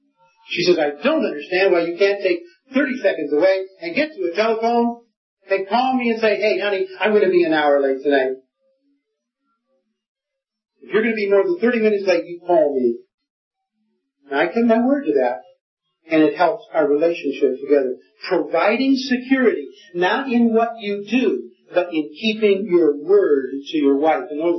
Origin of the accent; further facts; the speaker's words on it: Scotland, United Kingdom; now in United States; maybe it's because I'm a Scotsman, I'm not sure. I may help. And I live in a Dutch community